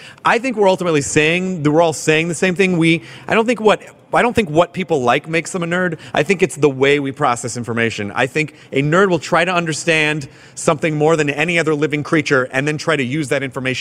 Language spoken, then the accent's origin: English; the South, United States; Because when you're growing up in your town, I grew up in the South.